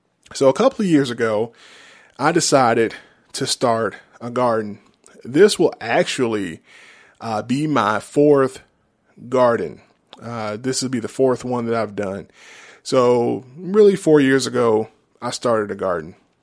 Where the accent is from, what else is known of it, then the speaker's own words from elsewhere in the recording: Georgia, United States; You know, I grew up in South Georgia. I grew up in rural South Georgia. So I lived around farms and I was always outside in the country.